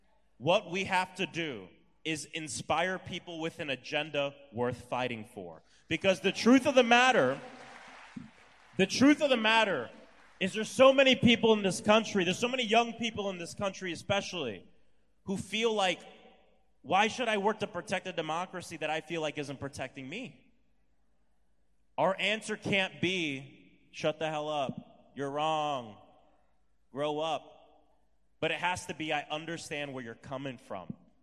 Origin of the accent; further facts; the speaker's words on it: Florida, United States; but because in my home state, many of us have been engaged in a hard fight.